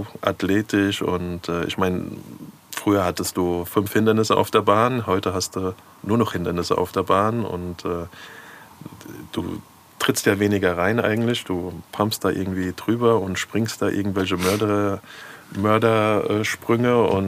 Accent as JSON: {"language": "German", "town": "Frankfurt", "region": "Hesse", "country": "Germany"}